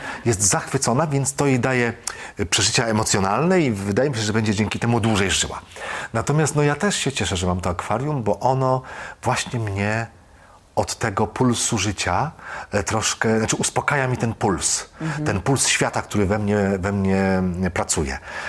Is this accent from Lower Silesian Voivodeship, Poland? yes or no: yes; Złotoryja, Lower Silesian Voivodeship, Poland; bo jestem z małego miasteczka, ze Złotoryi i zawsze marzyłem, żeby mieszkać w dużym mieście.